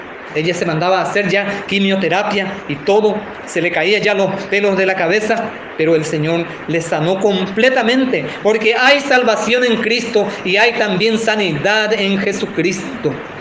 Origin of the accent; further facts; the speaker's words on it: Colonia Independencia, Guairá, Paraguay; also born or lived in Ciudad del Este; vivía en Ciudad del Este, después en el 98 me mudé nuevamente a mi pueblo en la colonia Independencia. Esta colonia está distante de Villarrica, 30 kilómetros.